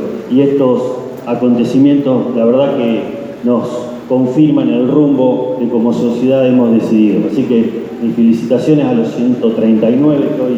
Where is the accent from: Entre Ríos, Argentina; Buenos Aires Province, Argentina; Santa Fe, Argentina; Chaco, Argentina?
Buenos Aires Province, Argentina; Rojas; tanto los rojenses como los argentinos nos estamos mereciendo